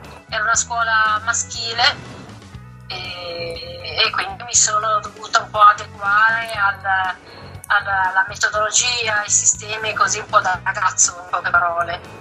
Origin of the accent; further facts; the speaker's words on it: Genoa, Liguria, Italy; born there; Sono nata a Genova e i miei genitori erano siciliani.